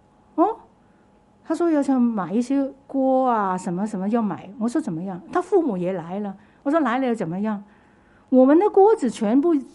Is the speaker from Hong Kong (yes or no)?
yes; Hong Kong; 我们香港人叫猪红嘛